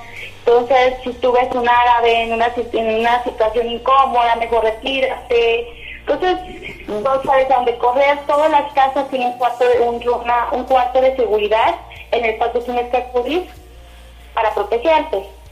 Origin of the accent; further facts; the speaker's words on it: Mexico; mexicanos no somos muchos, somos pocos